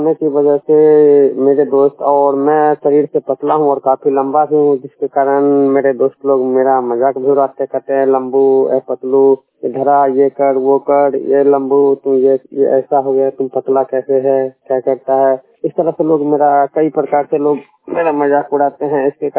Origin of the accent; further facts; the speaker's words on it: Samastipur, Bihar, India; मैं करारामेन प्रखंड समस्तीपुर का रहने वाला हूँ।